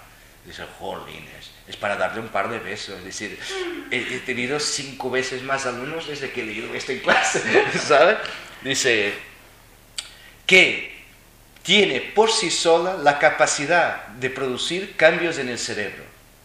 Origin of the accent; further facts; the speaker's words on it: Madrid, Community of Madrid, Spain; born there; Tengo 48 años, nací y vivo en Madrid.